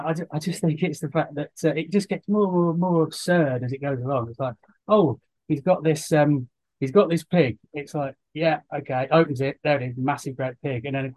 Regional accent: Northampton, East Midlands, United Kingdom; Well, I'm from Northampton

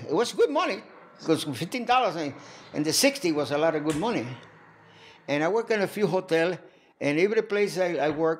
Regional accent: Puerto Rico; English is a second language; I come from Puerto Rico.

